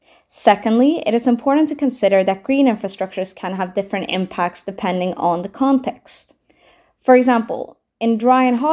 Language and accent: English; Sweden; now in London, United Kingdom; I am from Sweden.